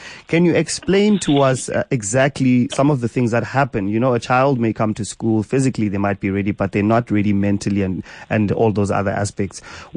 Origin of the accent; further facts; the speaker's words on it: Eastern Cape, South Africa; I come from the Eastern Cape, and there's a rite of manhood that you go through